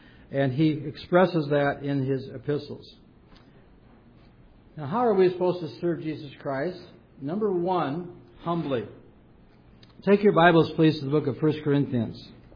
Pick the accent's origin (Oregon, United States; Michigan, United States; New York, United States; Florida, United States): Michigan, United States; also born or lived in Wisconsin / Minnesota; But I grew up in Michigan, Wisconsin, Minnesota, in towns of 15,000 people, small towns, and a big city was not my cup of tea.